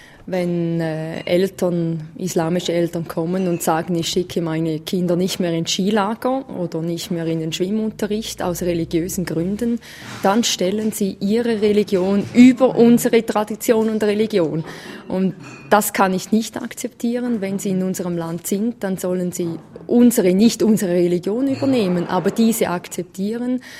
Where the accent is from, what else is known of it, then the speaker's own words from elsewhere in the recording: Switzerland; als Schweizer